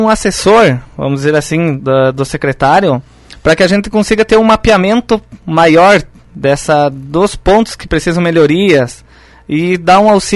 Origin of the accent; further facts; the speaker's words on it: Montes Capões, Rio Grande do Sul, Brazil; also born or lived in Vacaria; Isso, meus pais moraram em Montes Capões, eu também morei em Montes Capões até os 15 anos. Saí para estudar na escola agrícola e depois voltei como visitante para casa